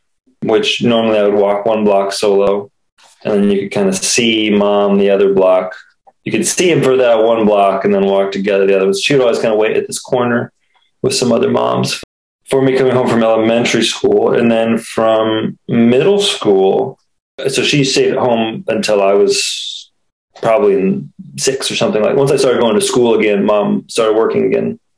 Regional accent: Peoria, Illinois, United States; born there; I was born in Peoria, Illinois, about halfway between Chicago and St. Louis.

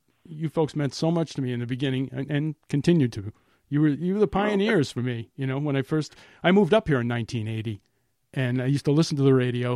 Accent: New York, United States; Yeah, I'm from Long Island originally.

